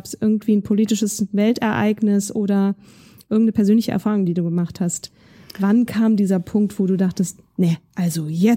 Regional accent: Hesse, Germany; Ich komme aus Nordhessen, ich bin auf dem Dorf groß geworden.

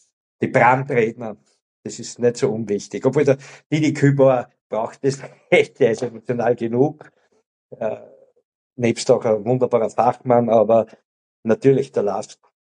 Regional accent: Lower Austria, Austria; born there; ich bin gebürtiger Niederösterreicher

